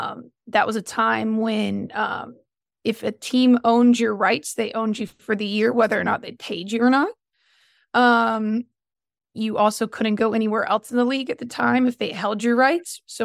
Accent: Raleigh, North Carolina, United States; I'm from Raleigh, North Carolina.

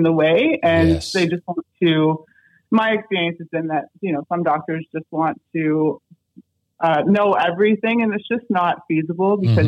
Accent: Ontario, Canada; born there; from the time I was born in Southwestern Ontario.

